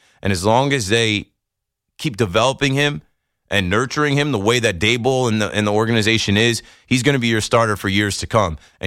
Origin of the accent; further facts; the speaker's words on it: New Jersey, United States; I'm Monmouth County all the way. I was born in Monmouth Medical Center. I went to Monmouth University. My parents went to Monmouth Regional. You could drop me anywhere in Monmouth County and I could get home.